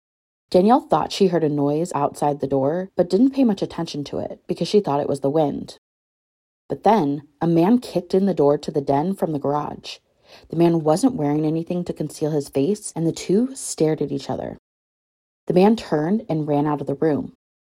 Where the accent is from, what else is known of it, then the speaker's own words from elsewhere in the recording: Portland, Oregon, United States; actually took place near where I grew up in Southeast Portland several years before I was born.